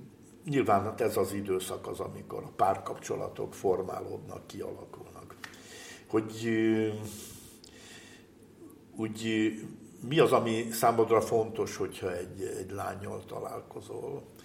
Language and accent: Hungarian; Budakeszi, Pest, Hungary; Igen. Budakeszin nőttem fel. És az apámmal ilyenkor mindig kimentünk.